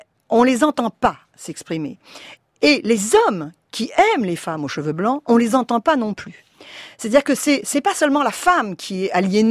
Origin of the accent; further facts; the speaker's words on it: France; je suis française, je n'aime pas dire tout ça.